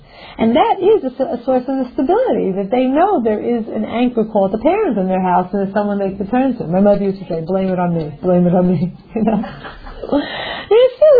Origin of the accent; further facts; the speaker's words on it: United States; to us, growing up in America, that was weird, you know what I mean?